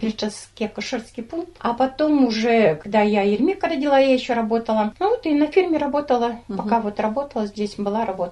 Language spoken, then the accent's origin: Russian; Chelyabinsk, Chelyabinsk Oblast, Russia; У меня племянницы и племянники челябинские, откуда я родом.